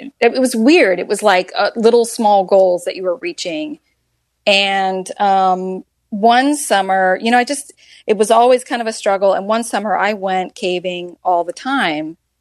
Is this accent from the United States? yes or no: yes; Florida, United States; Again, handed me my behind because I'm from Florida and elevation training, you just can't